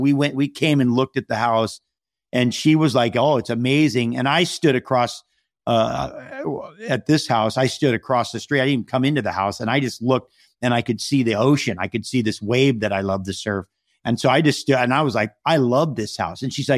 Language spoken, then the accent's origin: English; Hawaii, United States; Cause I also, you know, I'm from Hawaii, and so we have a home there that we just finished during the pandemic